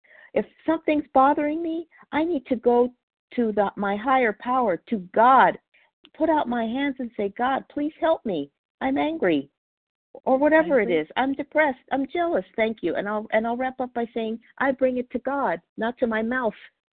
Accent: Palmdale, California, United States; I'm from Los Angeles, Palmdale, California.

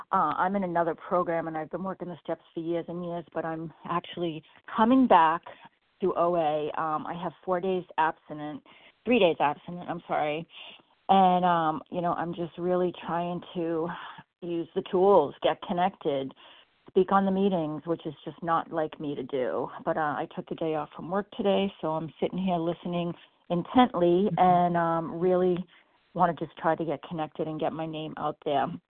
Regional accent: Massachusetts, United States; I'm from Massachusetts. I feel like everybody from Massachusetts is checking in.

